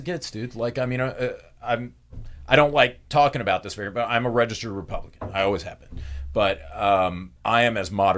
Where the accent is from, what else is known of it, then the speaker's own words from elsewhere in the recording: Pensacola, Florida, United States; I am a hillbilly. I'm from Pensacola, Florida.